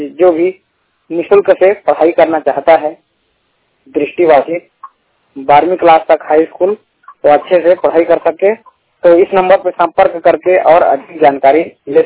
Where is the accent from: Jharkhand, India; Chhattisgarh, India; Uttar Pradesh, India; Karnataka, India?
Chhattisgarh, India; Gorbahari; मैं ग्राम गोरबहारी, जिला रायगढ़, छत्तीसगढ़ का रहने वाला हूँ।